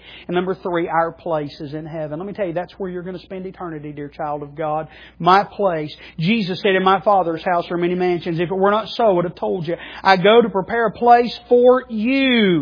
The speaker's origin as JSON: {"language": "English", "country": "United States", "said": "Now, I'm a citizen of America. I'm an American-born citizen. I'm thankful for that."}